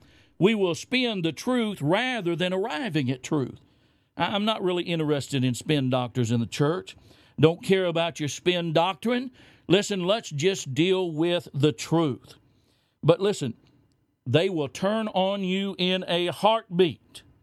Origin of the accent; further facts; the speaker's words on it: Oklahoma, United States; born there; now in Texas, United States; but I wasn't born here. I was born in Oklahoma.